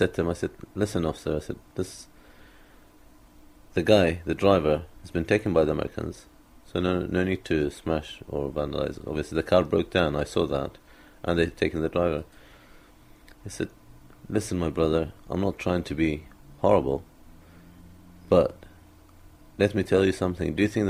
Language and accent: English; Iraq; English is a second language; also born or lived in United Kingdom; now in Bristol, United Kingdom; Well, I'm Iraqi British, from Iraqi background. I've lived about 50% of my life in Iraq, and the other 50% in Britain.